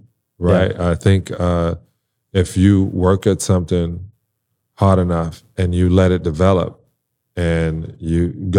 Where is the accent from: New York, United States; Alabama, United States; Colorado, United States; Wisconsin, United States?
New York, United States; Brooklyn; I was growing up in Brooklyn.